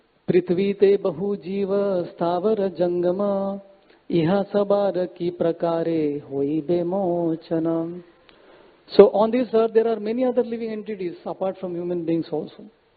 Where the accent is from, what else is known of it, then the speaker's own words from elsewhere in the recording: Nizamabad, Telangana, India; I am from South, and I am from the place called as Nizamabad. You can understand from the name itself. We were surrounded by the non-Hindus. The locality was surrounded by non-Hindus.